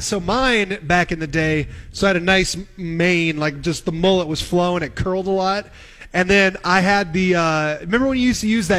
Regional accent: Kansas City, Missouri, United States; also born or lived in Nebraska; Guys, I grew up outside of Camaro Head, all right? Like, of course, down in Missouri, Kansas City, we had mullets. When I got it to Nebraska, people were like, hey, man, that was about 10 years ago.

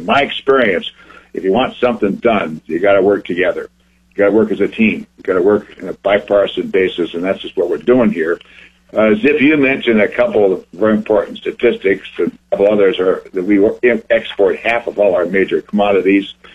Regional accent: Montana, United States; Farm Bureau, I must say, tell you, has been just terrific in my home state of Montana.

